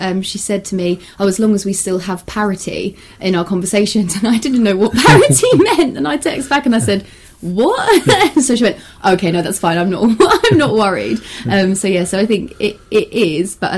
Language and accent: English; Whitstable, South East England, United Kingdom; also born or lived in Canterbury; Okay, so I was born in Canterbury. So born in Canterbury and brought up in Whitstable. Went to school in Canterbury and then to the two universities in Canterbury as well. So very much a local girl.